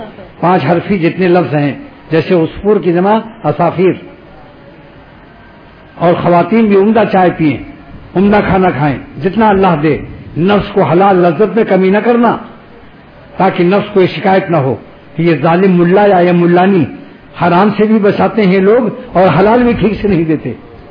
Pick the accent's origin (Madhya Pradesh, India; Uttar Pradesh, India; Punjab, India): Uttar Pradesh, India; Pratapgarh; اگر پرتاپ گڑھ میرا وطن قریب ہوتا تو میں مشورہ دیتا تحصیل کنڈا سے بکرے کا گوشت منگاؤ.